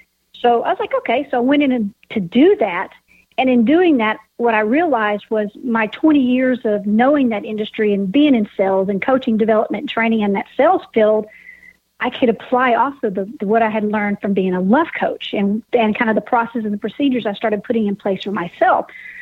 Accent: Texas, United States; growing up in Texas, you just didn't really realize how diverse it was until you get somewhere different that has so much diversity out there.

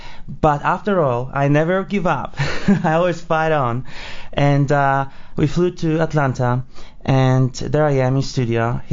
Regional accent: Poland; now in United States; when I came from Poland here, of course, I always knew since childhood that as a Polish person, as international person, as American too

